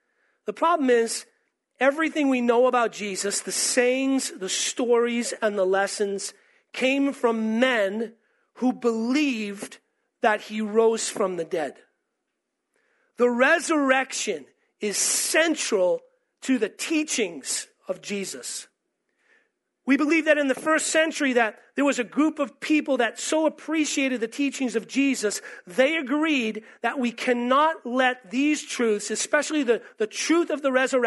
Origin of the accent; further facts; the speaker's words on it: Massachusetts, United States; I grew up amongst fishermen. I grew up on the East Coast in Cape Cod. And my dad was a fisherman.